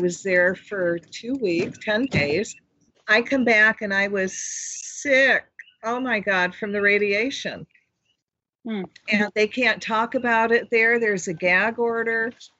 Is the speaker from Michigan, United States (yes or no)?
yes; Michigan, United States; Yeah, well, I'm from Michigan.